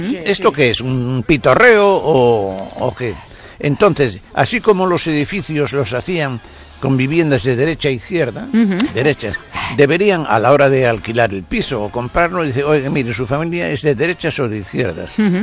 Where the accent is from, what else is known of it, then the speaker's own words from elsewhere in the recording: Catalonia, Spain; now in Madrid, Spain; No, yo soy catalán, estoy aquí, llevo una representación de tejidos. Y entonces estaba aquí en Madrid